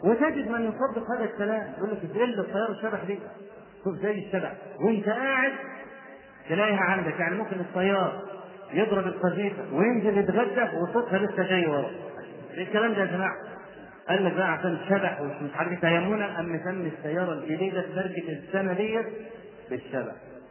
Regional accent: Egypt; واحنا عندنا في مصر بدعه قبيحه

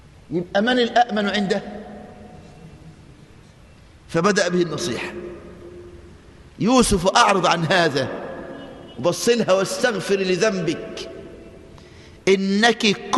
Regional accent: Egypt; وده طبيعة النسوان عندنا في مصر من زمان

